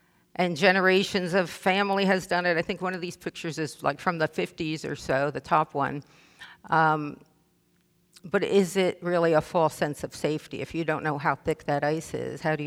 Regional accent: Northeast, United States; now in Tennessee, United States; Now, as most of you know, I'm a transplant from the Northeast, and I don't know if you do this here.

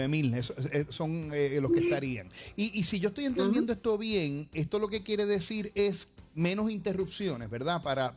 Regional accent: Puerto Rico; Como a las personas que de una forma u otra usamos electricidad, que somos todos los puertorriqueños.

